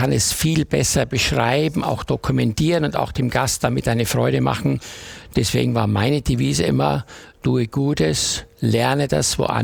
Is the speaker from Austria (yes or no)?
yes; Graz, Styria, Austria; Genau, ich komme ja aus Graz, bin dort aufgewachsen, geboren.